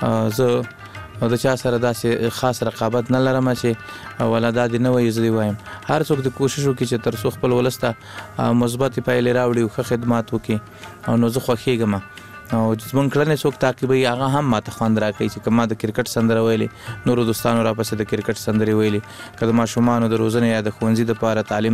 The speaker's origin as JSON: {"language": "Pashto", "region": "Kunduz", "country": "Afghanistan", "also_born_or_lived": "Laghman"}